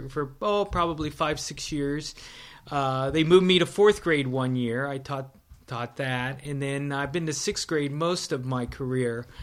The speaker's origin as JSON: {"language": "English", "town": "East Rochester", "region": "Ohio", "country": "United States", "tie": "born or raised there", "also_born_or_lived": "Canton", "said": "Well, I lived in a little town beside Minerva, Ohio. It's called East Rochester. And I lived there my whole school days, my early elementary and high school days."}